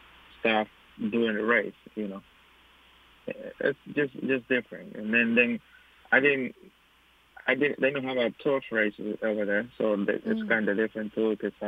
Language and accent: English; Dominican Republic; English is a second language; Yes, I grew up in the Dominican Republic, that's where I started riding horse racing.